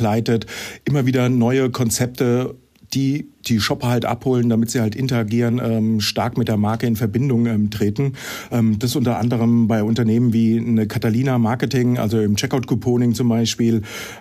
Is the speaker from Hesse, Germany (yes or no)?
yes; Frankfurt, Hesse, Germany; ist ein Frankfurter Bub. Ich bin 49 Jahre alt